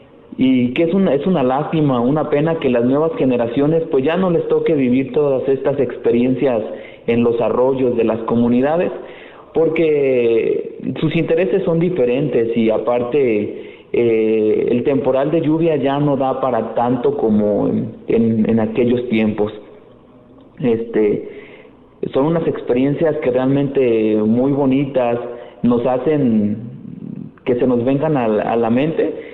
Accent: Villahermosa, Jalisco, Mexico; Recuerdo que en nuestra infancia nos íbamos a bañar al arroyo que pasaba por mi pueblo, Villahermosa.

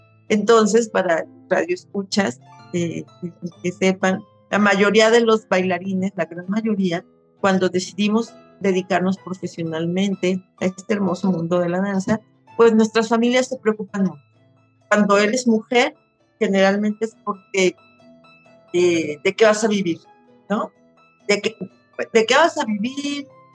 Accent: Poza Rica, Veracruz, Mexico; Esa es mi cultura, esa es la cultura que había en mi ciudad. Era una cultura de un pueblo petrolero. Yo soy de Poza Rica, Veracruz.

